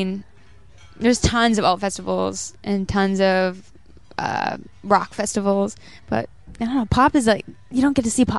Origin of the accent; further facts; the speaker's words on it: North Bay, Ontario, Canada; also born or lived in Timmins / Toronto / Vancouver / Philippines; Yeah, but I lived in Toronto for 8 years. So Toronto feels like home. Vancouver feels like home. I was born in Timmins. I grew up in North Bay. Spent some time living in the Philippines, in Jamaica, Southern Ontario.